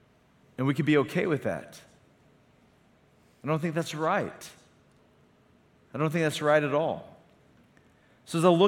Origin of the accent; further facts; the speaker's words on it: Oklahoma, United States; but then I moved back to my hometown in Northeast Oklahoma.